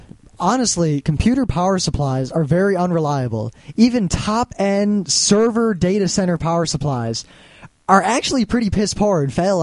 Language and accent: English; Detroit, Michigan, United States; Well, I grew up in Detroit, so...